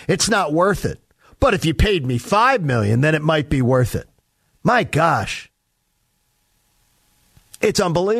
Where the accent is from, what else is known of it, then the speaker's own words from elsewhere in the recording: Broomall, Pennsylvania, United States; I am from a town called Broomall, Pennsylvania. 19008. Which, if you notice, they never did a show like 90210 about 19008. Because it truly is in like the heart of Delco.